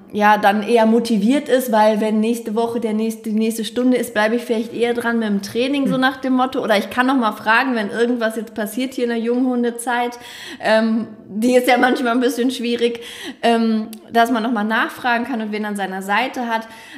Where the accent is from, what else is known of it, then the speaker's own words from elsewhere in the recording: North Rhine-Westphalia, Germany; Ich komme aus dem Ruhrpott, ich kann richtig schön und viel reden